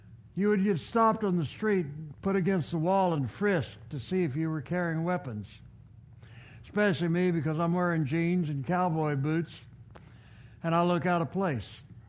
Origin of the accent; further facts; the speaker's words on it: United States; Yes, I'm from America.